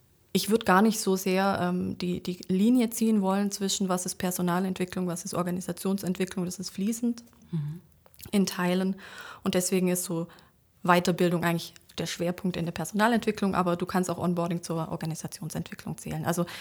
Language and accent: German; Baden-Württemberg, Germany; War nicht so sehr schwierig, ich komme ja aus der Ecke.